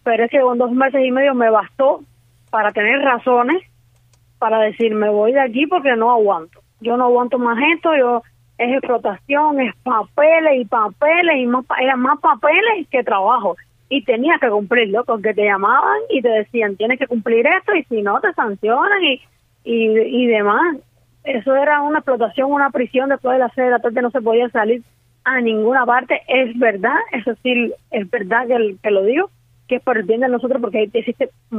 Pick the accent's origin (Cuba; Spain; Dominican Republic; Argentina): Cuba; Florida, Camagüey; yo soy de la provincia Camagüey, municipio Florida.